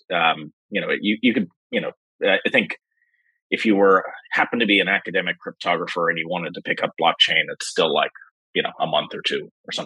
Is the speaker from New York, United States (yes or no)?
yes; New York City, New York, United States; So I'm from New York City, and I heard first about crypto probably 2010.